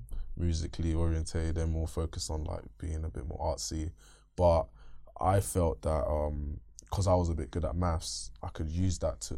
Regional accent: Bethnal Green, London, United Kingdom; originally I'm from Hackney, so Bethnal Green. I grew up there for most of my life. Secondary school, I went to Bishop Challoner, which is in Stepney Green.

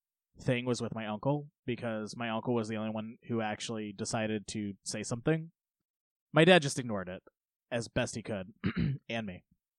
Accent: United States; I grew up in Polk County, okay? There's not a lot of pickings there, okay?

